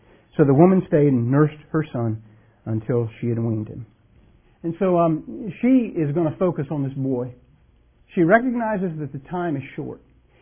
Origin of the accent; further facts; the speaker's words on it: United States; Now, I'm an American just like you are, and Americans really don't like to wait.